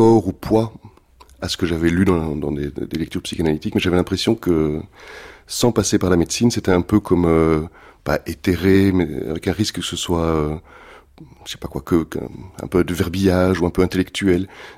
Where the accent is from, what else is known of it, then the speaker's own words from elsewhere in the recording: Belgium; Donc, je suis belge